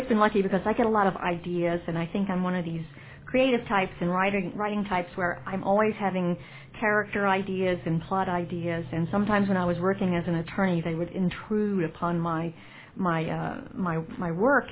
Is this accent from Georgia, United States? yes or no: yes; Atlanta, Georgia, United States; Yeah, I think because I grew up here in Atlanta during the 60s and 70s, as a kid, I saw a lot of the racial issues going on